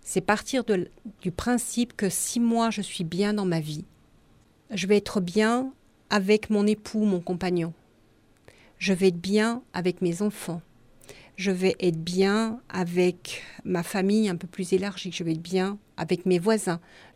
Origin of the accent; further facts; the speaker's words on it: Auvergne-Rhône-Alpes, France; moved away; nous habitons dans le Diwa depuis peu de temps. Mmh. Nous venons de Haute-Savoie.